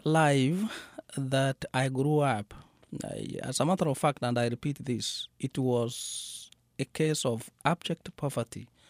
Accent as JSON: {"language": "English", "town": "Kisii", "region": "Kisii County", "country": "Kenya", "tie": "born or raised there", "said": "I come from Kisii in western Kenya. Kisii is spelled as K-I-S-I-I."}